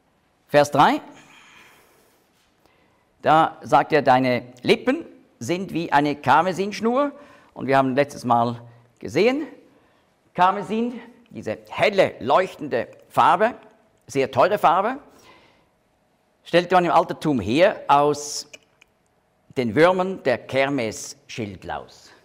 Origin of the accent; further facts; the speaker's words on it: Switzerland; das muss man als Schweizer lernen, wirklich, Zunge zwischen die Zähne und dann the.